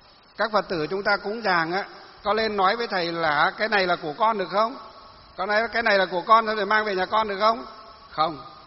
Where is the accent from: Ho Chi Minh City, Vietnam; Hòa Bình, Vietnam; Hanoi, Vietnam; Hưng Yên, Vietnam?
Hòa Bình, Vietnam; Tôi tâm đắc với cái năm ngoái gặp cái bác bí thư tỉnh ủy tỉnh Hòa Bình ở trong quê của tôi